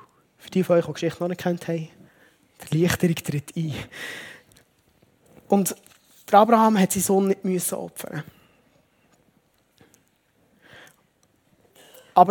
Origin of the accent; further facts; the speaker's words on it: Switzerland; für uns ist das noch schwierig, als Schweizer